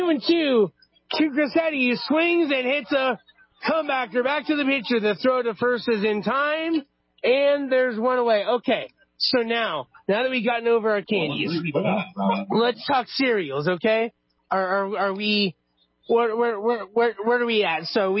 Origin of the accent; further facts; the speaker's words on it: Los Angeles, California, United States; Sorry, it's these North State accents. I'm from Los Angeles.